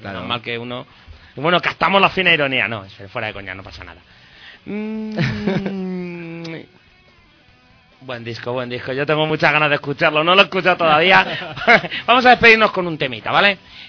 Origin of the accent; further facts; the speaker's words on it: Madrid, Community of Madrid, Spain; Oye, a ver, que estamos en Vallecas, ¿verdad? Nosotros somos vallecanos, ¿eh?